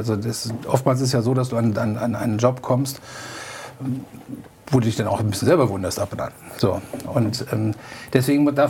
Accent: Düsseldorf, North Rhine-Westphalia, Germany; wir können eigentlich als Düsseldorfer froh sein, dass wir hier einen solchen Betrieb in Düsseldorf haben

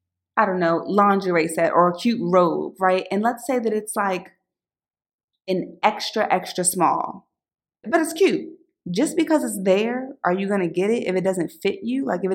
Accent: Philadelphia, Pennsylvania, United States; I know back when I was growing up in Philly, you know, just as a young girl

